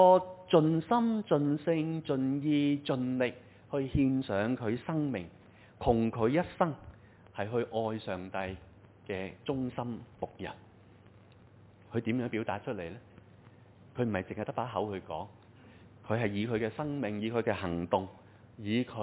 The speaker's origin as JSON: {"language": "Cantonese", "country": "Hong Kong", "said": "不過可能對於我們香港人來說，我們很多人都不認識他。"}